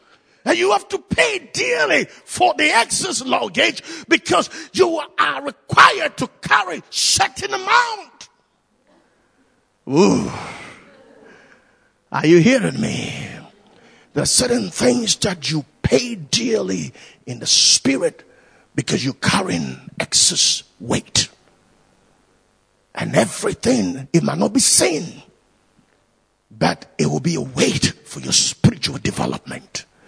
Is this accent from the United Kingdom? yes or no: yes; England, United Kingdom; We are British. We are not loud people.